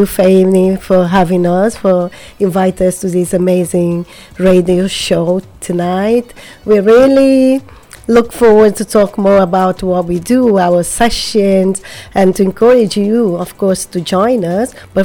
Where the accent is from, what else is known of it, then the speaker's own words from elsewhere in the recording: Cape Verde; English is a second language; now in Salford, United Kingdom; because I come from Portuguese country, which Cape Verde, and I've been living in Salford for the last 21, 22 years.